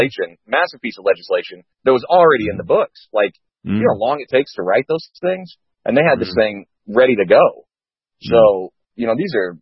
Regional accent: Indiana, United States; but I'm from Indiana, right?

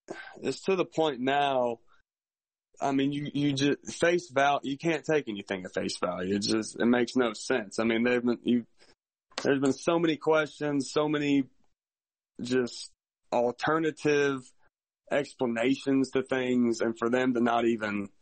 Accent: Asheville, North Carolina, United States; Asheville, North Carolina.

